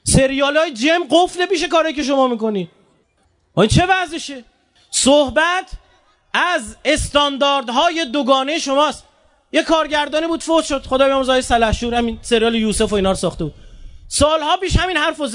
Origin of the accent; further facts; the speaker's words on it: Iran; بابا ما ایرانیم، خون دادیم برای مملکتمون.